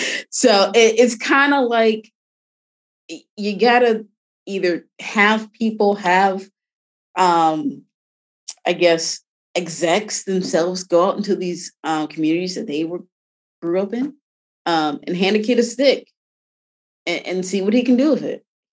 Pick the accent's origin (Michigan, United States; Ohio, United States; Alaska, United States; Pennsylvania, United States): Michigan, United States; Detroit; You know, one of the things growing up in Detroit, you know, a lot of other kids in my classes and whatnot, when I in grade school, they never went to hockey games.